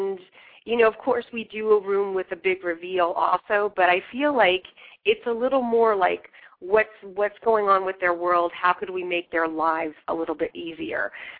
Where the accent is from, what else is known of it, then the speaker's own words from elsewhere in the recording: Reading, Pennsylvania, United States; Okay, so I'm from Reading, Pennsylvania. It's near Philadelphia, and I actually majored in theater, and I minored in fine arts.